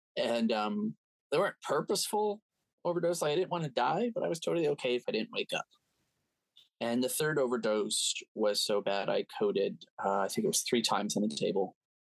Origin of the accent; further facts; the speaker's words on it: the South, United States; It was hard growing up in the South because I was a skinny white gay boy.